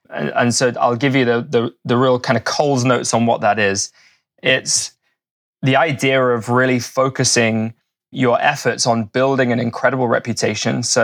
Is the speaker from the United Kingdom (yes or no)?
yes; England, United Kingdom; moved away as an adult; also born or lived in London; now in Vancouver, Canada; I'm from England, coming at you by way of Vancouver. So yeah, spent a good 6 or 7 years living in the city of London. Fancy the change. Moved out to the Pacific Northwest 4 years ago.